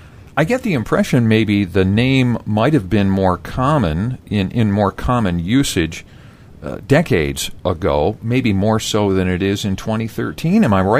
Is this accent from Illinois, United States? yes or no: no; Ovid, Michigan, United States; I love going to Detroit. I love Detroit, and I grew up in Ovid, for crying out loud.